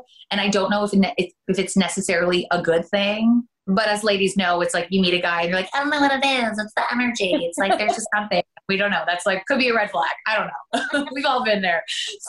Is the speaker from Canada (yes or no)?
yes; Canada; accent: Canadian; Dawn loves to bust me because my Canadian accent will come out.